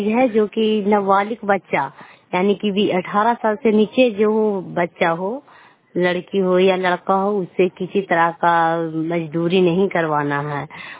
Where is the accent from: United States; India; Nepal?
India; Barhampur; मैं बरहमपुर गांव की रहने वाली हूं।